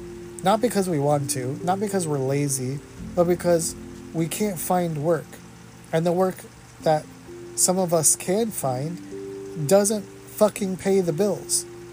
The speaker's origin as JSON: {"language": "English", "country": "United States", "said": "if we aren't careful as the American people"}